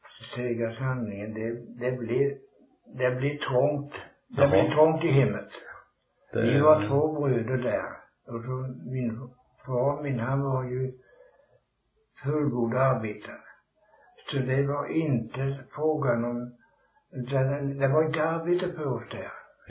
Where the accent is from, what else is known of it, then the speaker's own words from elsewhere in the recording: Lundby, Jönköping County, Sweden; also born or lived in Hultet; Så jag var där i, när jag var 6 år, då kom jag till Lundby.